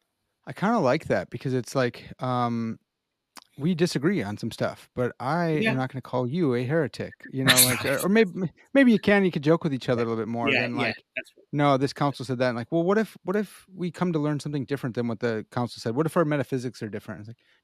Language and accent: English; Chicago, Illinois, United States; accent: Chicago; So it's so good to hear you with not my Chicago accent.